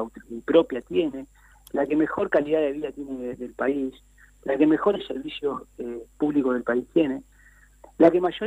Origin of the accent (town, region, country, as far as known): Argentina